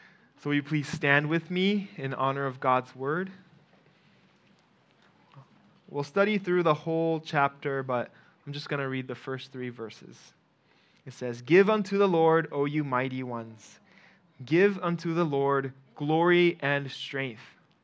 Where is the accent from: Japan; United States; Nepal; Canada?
Japan; Okinawa; I grew up here in Okinawa. I was born and raised.